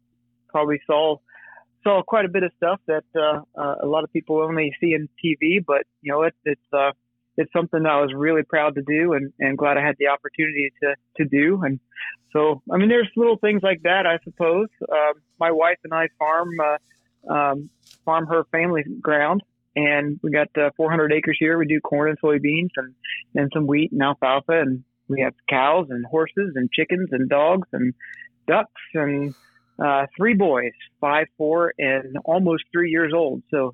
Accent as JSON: {"language": "English", "region": "Ohio", "country": "United States", "tie": "born or raised there", "said": "But I grew up in Southern Ohio and got my undergraduate at Ohio State and crop production management"}